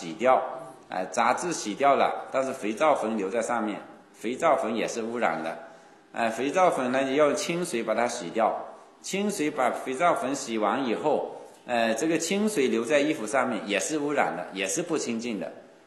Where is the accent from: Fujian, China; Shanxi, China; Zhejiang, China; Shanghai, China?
Zhejiang, China; Wenzhou; 这是也是我们温州的一个特色，在其他的外地没有这样的，也说明我们温州人呢